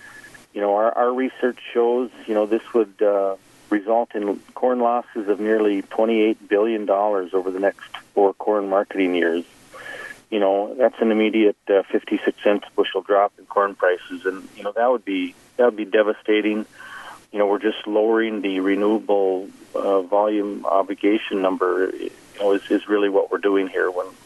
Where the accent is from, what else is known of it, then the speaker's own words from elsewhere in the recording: Arthur, North Dakota, United States; I'm from Arthur, North Dakota. I am president of the National Corn Growers Association.